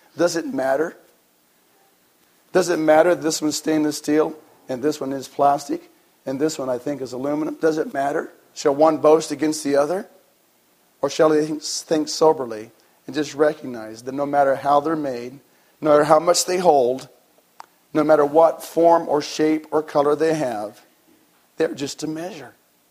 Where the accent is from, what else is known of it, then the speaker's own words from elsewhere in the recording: Oregon, United States; I grew up in Oregon, near the Pacific Ocean.